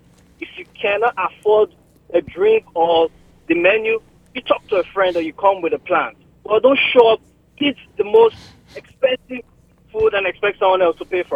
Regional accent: Nigeria; now in Baltimore, United States; I'm calling from Baltimore. I recently moved from Nigeria.

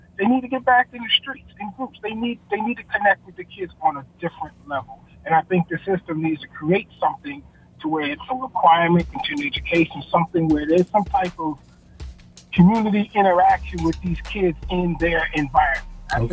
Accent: New York City, New York, United States; So I think that I grew up in Harlem in the 70s.

